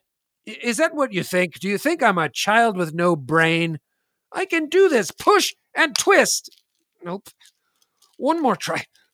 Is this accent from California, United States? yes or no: yes; San Diego, California, United States; Now, for anyone growing up in San Diego at the time, you would know that Mr. Guy's Men's Shop was the finest men's shop in the whole town. It's where I shopped.